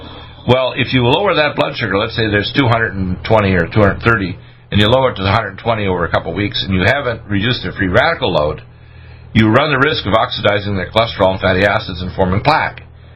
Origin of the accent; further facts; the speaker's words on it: Canada; also born or lived in Detroit, United States; I'm in a sense, born in Detroit but raised in Canada, so I'm a Can-American. I'm American by heart and a Canadian by upbringing.